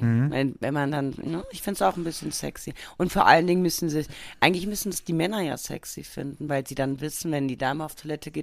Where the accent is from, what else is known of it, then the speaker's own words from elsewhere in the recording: Cologne, North Rhine-Westphalia, Germany; an Karneval gibt es ja bei uns in Köln die Berliner